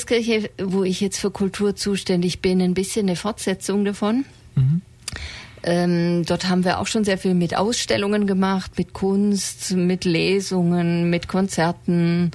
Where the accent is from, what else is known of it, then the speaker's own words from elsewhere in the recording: Stuttgart, Baden-Württemberg, Germany; Ich bin Pfarrerin, geboren bin ich in Stuttgart und komme aus dem Großraum Stuttgart.